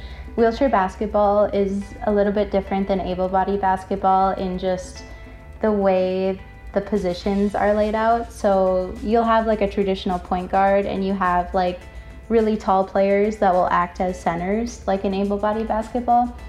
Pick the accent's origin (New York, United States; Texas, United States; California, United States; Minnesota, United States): Minnesota, United States; I'm originally from Minnesota and I was from a really small town